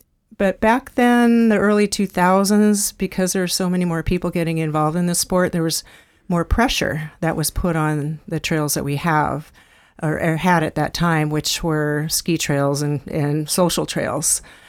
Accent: Anchorage, Alaska, United States; Well, I was born and raised on the Anchorage hillside. My parents came to Alaska in 1953.

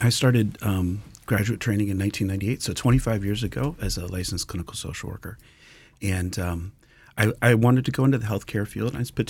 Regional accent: Alaska, United States; I moved back. I was born and raised here in Alaska, and I moved back.

